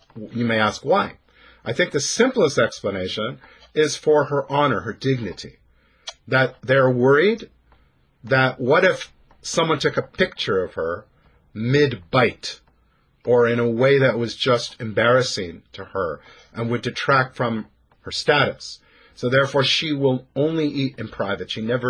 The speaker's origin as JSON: {"language": "English", "country": "Canada", "tie": "born there", "said": "I am Canadian born, very proud Canadian"}